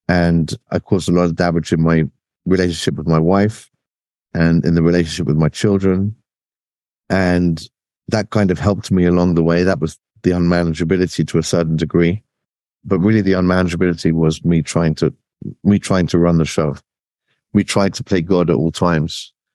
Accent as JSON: {"language": "English", "region": "England", "country": "United Kingdom", "accent": "English", "said": "I'll do it in my original English accent, probably best."}